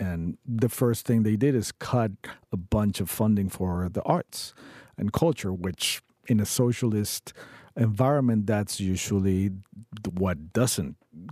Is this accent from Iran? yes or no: no; Mexico; English is a second language; now in United States; I'm Mexican. I was born and raised there. I'm an American now.